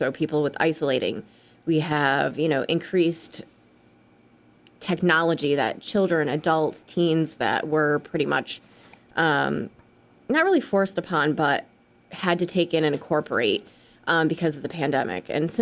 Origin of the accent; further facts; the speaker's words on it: Massachusetts, United States; I'm born and raised in the Berkshires, lived in the Berkshires pretty much almost all my life.